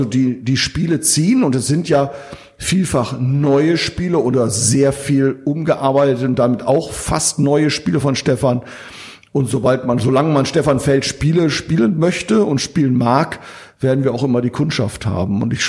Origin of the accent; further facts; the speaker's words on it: Northern Germany, Germany; Als Norddeutscher sagen wir mal das Wort Horizont.